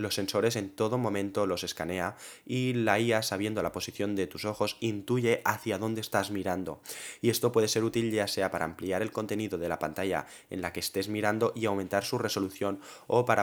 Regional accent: Spain; yo que aquí soy de España, a saber cuándo llegará

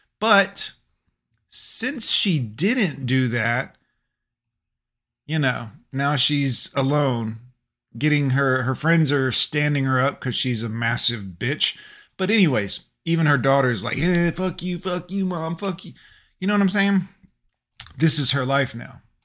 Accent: the South, United States; I'm from the South, guys. Bear with me here.

